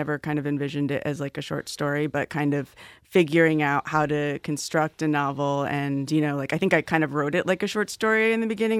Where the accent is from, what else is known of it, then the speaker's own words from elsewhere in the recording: Penfield, New York, United States; So there's that aspect too, where I grew up in Penfield, and so the suburb called Parkview in the book is kind of like a fictional Penfield, or, like, east side of Rochester suburb